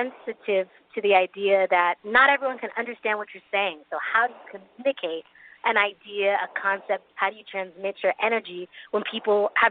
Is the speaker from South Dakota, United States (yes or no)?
no; California, United States; also born or lived in New York; now in Paris, France; So obviously I'm from California. I lived on New York, which is a complete opposite coast. I just spent a month in Jamaica, basically on the beach. Paris has the Seine River that's, you know, four blocks away from where I live.